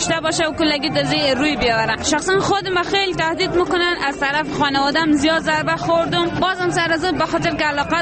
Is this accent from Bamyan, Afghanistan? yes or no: yes; Bamyan, Afghanistan; هم مردم ولایت ما به خاطر که فقط ما تئاتر بازی میکنیم، مگر یک دلغک بازی است. دولت باید یک کاری بکنه این زمینه را در ولایت بامیان رشد بده